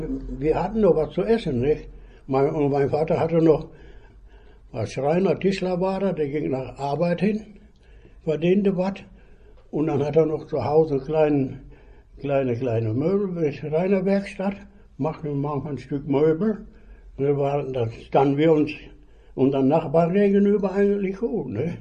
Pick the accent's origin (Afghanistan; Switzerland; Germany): Germany; Bornholz; born there; Geboren bin ich in Bornholz, einen Kilometer weiter, wo ich jetzt wohne.